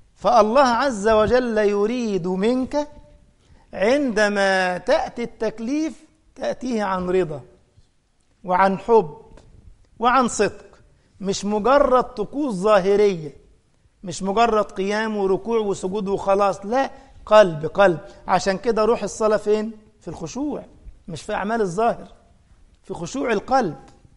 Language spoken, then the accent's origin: Arabic; Egypt; accent: Egyptian; فأنا لما أقول بص أنا مصري، ها، فبلهجتي المصرية يعني ينظر.